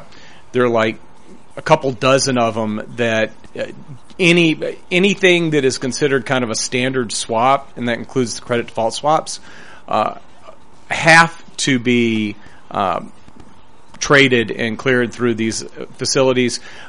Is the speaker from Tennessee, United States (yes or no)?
yes; Tennessee, United States; when I grew up in Tennessee, and if you left a sealed soft drink in your car, sometimes you'd come out and the little cap would have popped off of it.